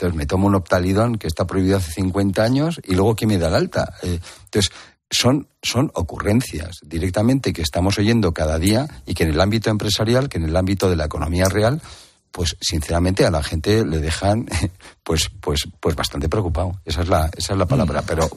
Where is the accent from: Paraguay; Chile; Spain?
Spain; Catalonia; Yo soy de donde soy y la gente que salió de mi tierra salió con un pesar enorme.